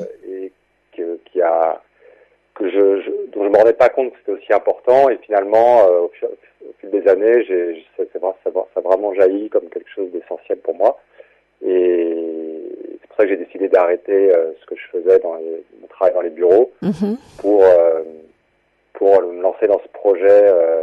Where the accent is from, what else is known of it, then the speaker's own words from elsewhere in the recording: Paris, Île-de-France, France; Alors, moi, je suis d'origine, je suis, on va dire, parisien. J'ai grandi à Paris.